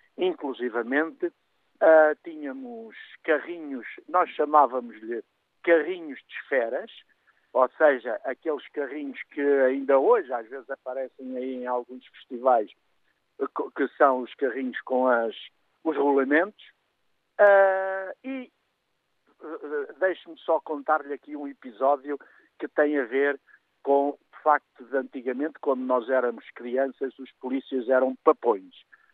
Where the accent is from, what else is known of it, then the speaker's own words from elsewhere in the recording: Oeiras, Lisbon, Portugal; Eu neste momento, por acaso, estou em Lisboa, estava em Oeiras, de facto, quando me inscrevi, e sou de Oeiras. Sou um menino com 72 anos